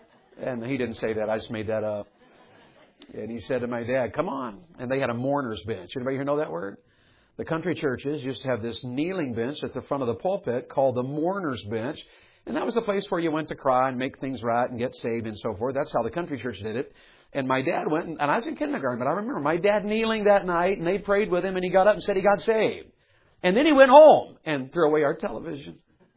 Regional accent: Tennessee, United States; I was raised in Tennessee, and my dad got saved when I was in kindergarten.

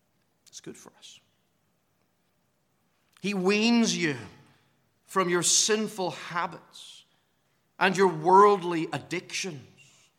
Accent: Northern Ireland, United Kingdom; That's the old metrical version I used to sing growing up in Northern Ireland.

